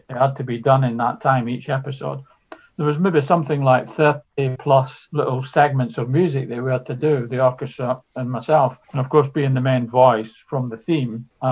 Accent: Scotland, United Kingdom; I mean, I even see, being Scottish, the royalties that arrive to me still.

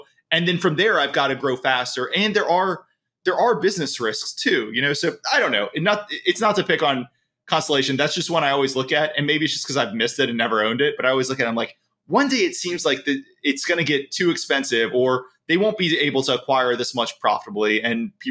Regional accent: New Orleans, Louisiana, United States; Yeah, true, you know, I'm from New Orleans.

